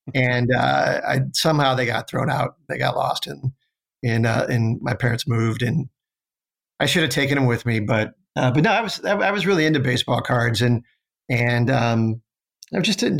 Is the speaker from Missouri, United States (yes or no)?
no; Omaha, Nebraska, United States; Well, I grew up in Omaha. So the Omaha Royals were the AAA club of Kansas City.